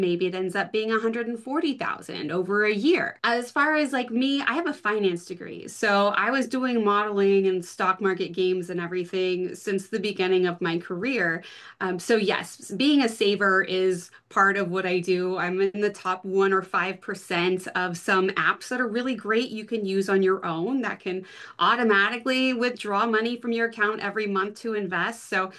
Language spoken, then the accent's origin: English; Texas, United States; And so Bless Your Balance Sheet really came about by like growing up in Texas where, you know, they whisper about debt, like cash is king there.